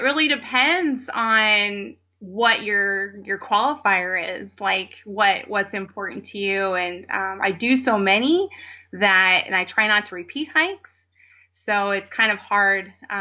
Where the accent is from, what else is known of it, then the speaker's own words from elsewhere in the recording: Everett, Washington, United States; I'm from Everett, Washington.